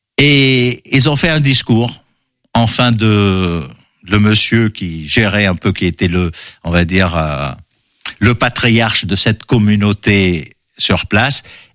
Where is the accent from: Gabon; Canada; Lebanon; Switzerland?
Lebanon; C'était naturel chez nous au Liban. On vivait dehors. Les copains, on les retrouvait dehors, en toute sécurité, tout le monde se connaissait.